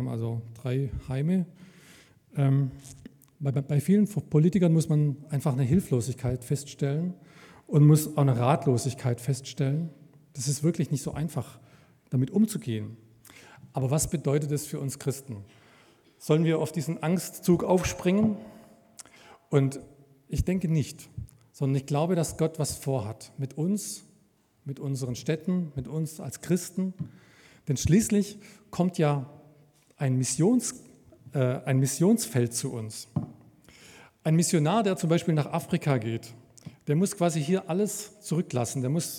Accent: Freiberg, Saxony, Germany; ich wurde vorher schon vorgestellt. Ich bin aus Freiberg, mache dort Kinder- und Jugendarbeit.

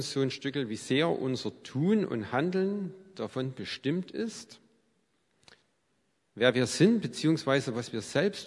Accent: East Germany, Germany; Ich bin noch in DDR-Zeiten aufgewachsen

